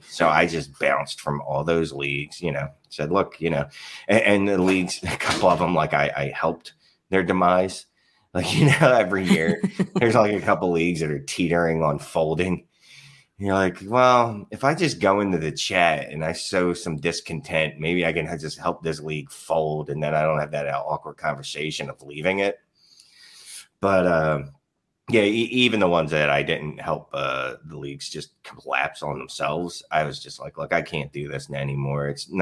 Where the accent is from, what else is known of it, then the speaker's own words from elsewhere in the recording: Philadelphia, Pennsylvania, United States; So if people can't tell by my accent, usually you can. I am Philly. I am literally like the definition of Philadelphia, like raised on cheesesteaks, tasty cakes and pretzels and the Eagles.